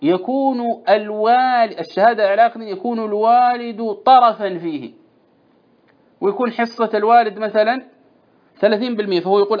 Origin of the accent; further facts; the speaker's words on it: Saudi Arabia; عندنا في السعودية